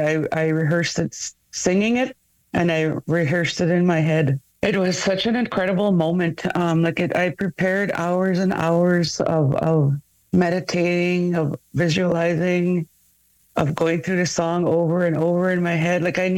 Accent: Manitoba, Canada; I'm from Apaska Cree Nation, Manitoba, in Treaty 5 territory. I'm a recording artist, author, singer, songwriter. I am not fluent in Cree, but I understand quite a bit.

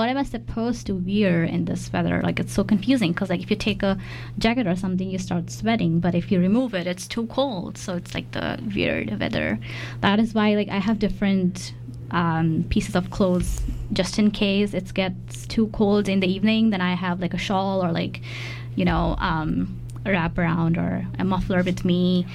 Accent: India; moved away; I don't know if I told you before, but like I come from India, so like I also sort of feel that whenever you move to like a different country

